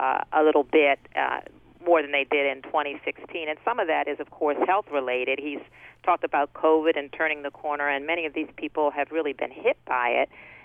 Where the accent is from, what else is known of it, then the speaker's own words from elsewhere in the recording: Baltimore, Maryland, United States; My home state. I'm a Baltimore girl, West Baltimore girl.